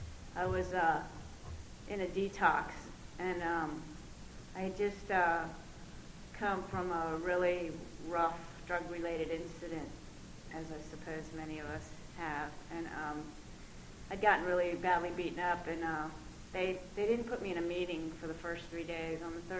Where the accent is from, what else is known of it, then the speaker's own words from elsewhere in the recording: Potomac, Maryland, United States; I grew up in Potomac, Maryland, I'm nothing like these people.